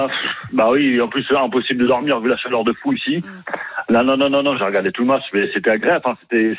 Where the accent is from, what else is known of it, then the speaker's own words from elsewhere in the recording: Algeria; malheureusement, je suis algérien